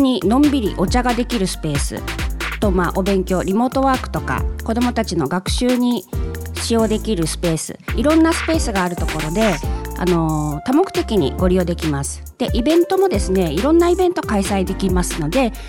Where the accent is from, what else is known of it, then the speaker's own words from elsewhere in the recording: Ushibuka, Kumamoto, Japan; 私は牛深の二間町というところですね。牛高のすぐそばで、私も牛高の卒業生です。